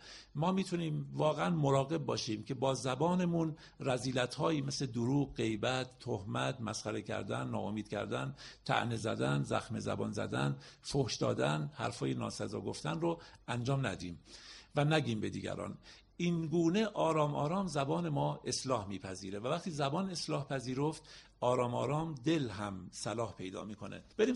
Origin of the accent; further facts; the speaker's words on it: Iran; من به عنوان یک ایرانی هویتم رو با زبان فارسی تعریف میکنم